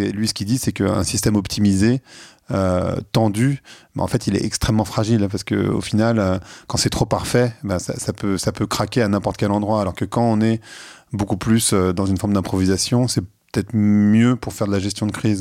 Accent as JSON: {"language": "French", "country": "Lebanon", "lives_now": "France", "said": "quand on vient du Liban et qu'on sait ce que c'est qu'une situation où vraiment ça va pas très bien, quand on est en France"}